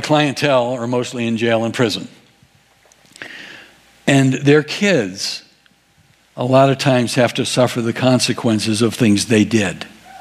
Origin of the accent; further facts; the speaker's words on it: Illinois, United States; We were either going to Mississippi or we were going to Colorado, those two places. And we grew up in Illinois.